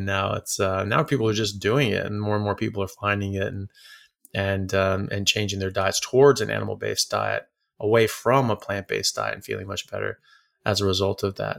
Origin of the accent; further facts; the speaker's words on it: United States; now in Perth, Australia; I'm from America, but I'm in Perth, Australia. So we're on the west coast of Australia next to absolutely nowhere. And so I'm just working as a doctor here in Perth.